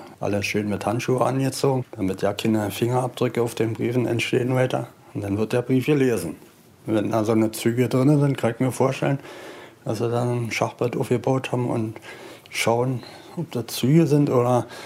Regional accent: Berlin, Germany; Dass ich Ossi bin, Berliner

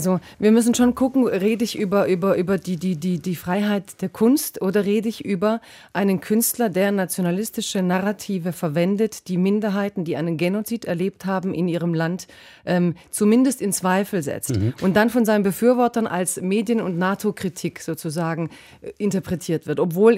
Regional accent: Croatia; Zum Beispiel, ich bin Kroatin, deswegen nehme ich jetzt ein Beispiel aus Kroatien

